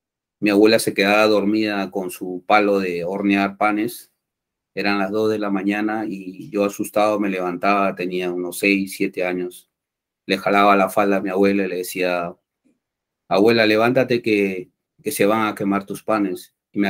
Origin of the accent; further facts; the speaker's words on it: Peru; born there; coloco mi bandera peruana atrás, porque es el orgullo de mi nación, es por lo que yo moriría, porque es mi tierra en la cual he nacido.